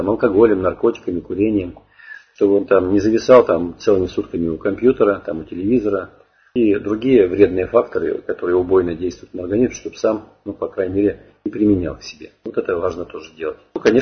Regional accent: Kirov, Kirov Oblast, Russia; Вот я сам 1962 года рождения, вот, я родился в Кирове, в Вятке.

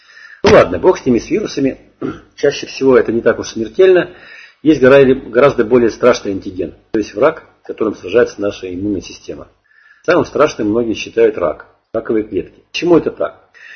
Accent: Kirov, Kirov Oblast, Russia; Вот я сам 1962 года рождения, вот, я родился в Кирове, в Вятке.

